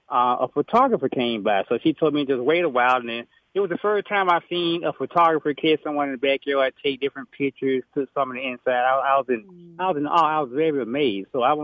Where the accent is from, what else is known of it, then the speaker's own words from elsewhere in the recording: Atlanta, Georgia, United States; I really didn't realize that we were spoiled, I guess, growing up in Atlanta